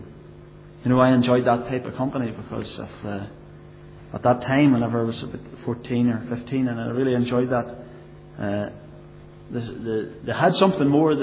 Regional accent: Cookstown, Northern Ireland, United Kingdom; I am from Cookstown, and I still live in Cookstown. And I have to say, from the very start, I was born into a privileged home.

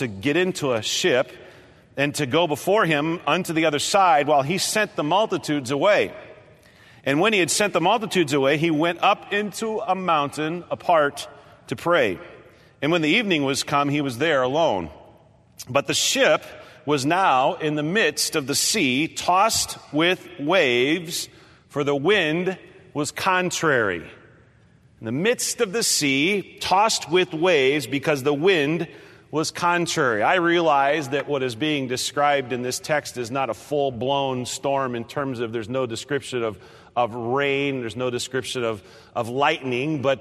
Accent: Nebraska, United States; I grew up in Nebraska, which before you were born, they used to be good at football.

